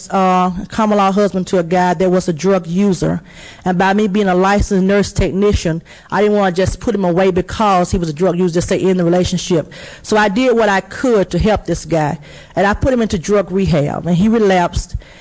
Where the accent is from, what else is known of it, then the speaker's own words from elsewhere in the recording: Mobile, Alabama, United States; I'm from Mobile, Alabama. I'm a 44-year-old single mother.